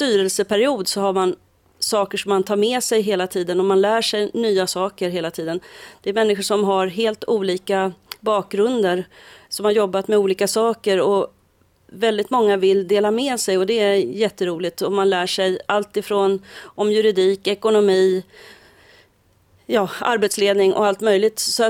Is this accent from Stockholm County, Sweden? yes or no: yes; Stockholm, Stockholm County, Sweden; also born or lived in Norrbotten; Jag är ursprungligen ifrån Stockholm och ifrån Norrbotten, så därför har jag inte skånsk dialekt.